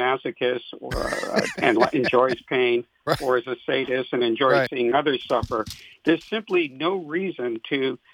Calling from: Pittsburgh, Pennsylvania, United States; I'm joining you from Pittsburgh, Pennsylvania.

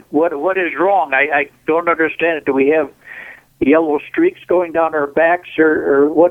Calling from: Montana, United States

